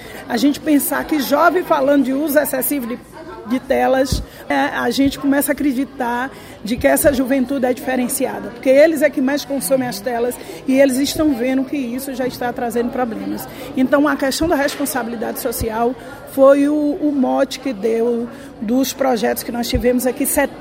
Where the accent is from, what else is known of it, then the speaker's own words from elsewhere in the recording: Cícero Dantas, Bahia, Brazil; also born or lived in Juazeiro; porque eu também sou sertaneja catingueira, sou de Cicero Dantas, eu morei em Juazeiro, eu conheço muito essa região